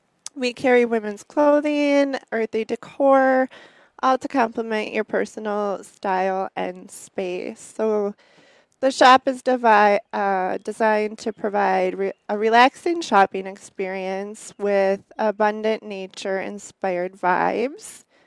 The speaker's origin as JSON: {"language": "English", "town": "Winter", "region": "Wisconsin", "country": "United States", "tie": "born or raised there", "said": "I grew up in Winter, Wisconsin, which is just 45 minutes away, but I moved here during my freshman year"}